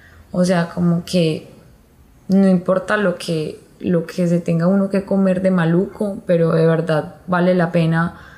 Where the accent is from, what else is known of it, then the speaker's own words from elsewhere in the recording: Medellín, Antioquia, Colombia; Soy de Medellín y pues como que, no sé, crecí con mi papá y sus amigas y sus amigos